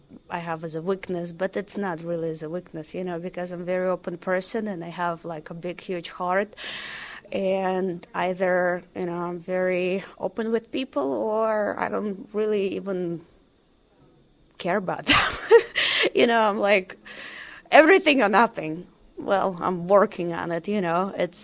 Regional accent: Russia; when I was growing up in Russia, a lot of people used to call my grandmother, oh, you're the Jew, you're the Jew.

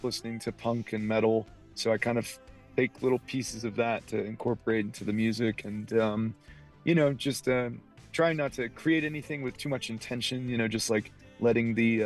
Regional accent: Athens, Georgia, United States; I really love Porch Fest because I grew up in the Athens area, more or less, and it's always been, you know, a music city to me.

